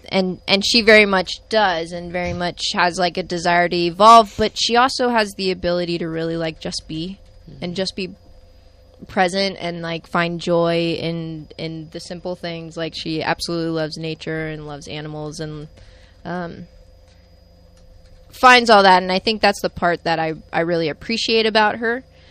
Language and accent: English; Novato, California, United States; So I grew up in Novato, and I wouldn't say Novato is like a particularly, you know, like, for lack of better words, like kind of bigoted town or anything like that.